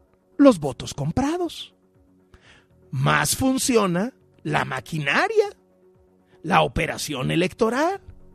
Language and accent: Spanish; Mexico; como los mexicanos somos mexicanos y vamos todos hasta el final